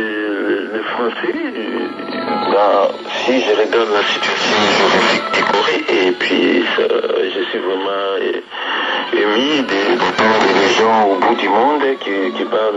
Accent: DR Congo; now in France; Précisément de la République démocratique du Congo.

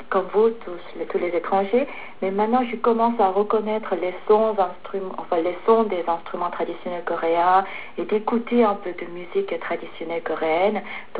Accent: Abidjan, Côte d’Ivoire; born there; also born or lived in Paris, France; je suis née en Abidjan, et dans un pays francophone, et c'est pour ça

